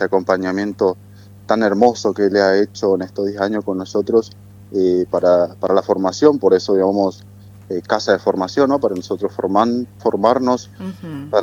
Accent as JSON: {"language": "Spanish", "town": "Oberá", "region": "Misiones", "country": "Argentina", "said": "Yo soy de la diócesis de Oberá."}